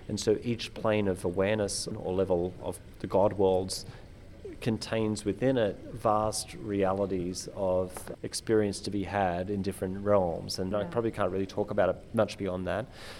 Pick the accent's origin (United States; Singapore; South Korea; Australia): Australia; I'm from Australia. I moved over here to work for ACK-N-CAR, actually.